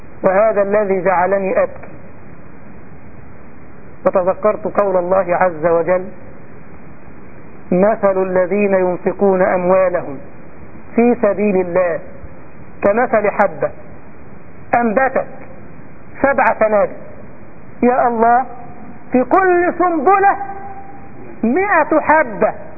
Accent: Egypt; ولذا سأقص عليكم موقفا والله حدث معي في بلدنا مصر

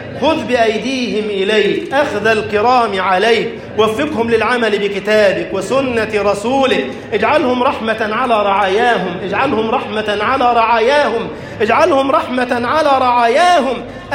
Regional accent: Egypt; يا ربنا اجعل بلدنا مصر أمنا أمانا

